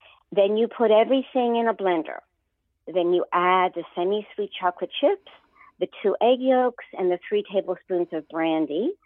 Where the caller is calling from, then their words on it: Philadelphia, Pennsylvania, United States; also born or lived in Australia; from Philadelphia.